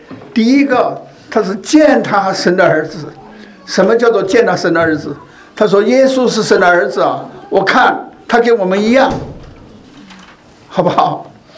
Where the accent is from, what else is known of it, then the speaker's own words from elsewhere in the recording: China; now in Canada; 我们现在这批中国人。中国人，我们实际上不是加拿大人，对不对？我们是什么？我们是从中国来了